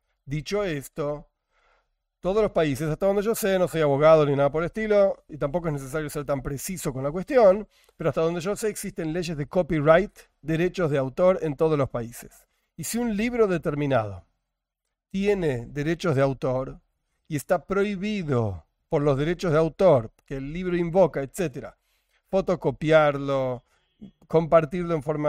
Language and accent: Spanish; Argentina; en este caso yo soy argentino